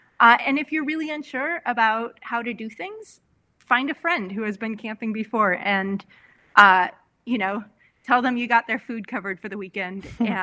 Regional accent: California, United States; I grew up being outdoors in California where the fire hazard is so high that we almost never had fires at all.

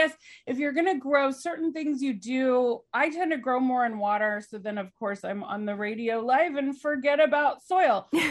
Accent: Indiana, United States; I grew up in the Midwest, by the way, I grew up in Indiana

